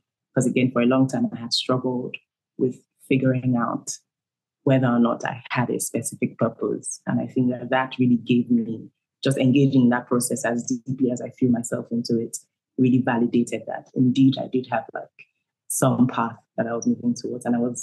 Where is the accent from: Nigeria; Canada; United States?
Nigeria; Well, I think like practicing as a Nigerian artist isn't the easiest journey to embark on.